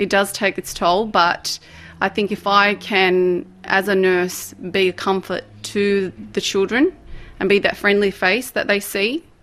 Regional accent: Sydney, New South Wales, Australia; My parents originated from south of Lebanon. I was born in Australia and grew up in southwest Sydney.

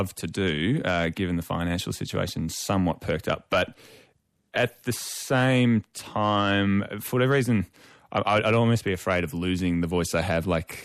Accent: Australia; I mean, I am Australian. It makes sense.

